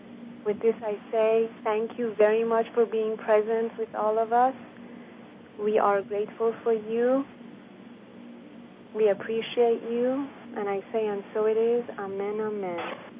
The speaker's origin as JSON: {"language": "English", "country": "Iran", "said": "even though I'm from Iran, just like you."}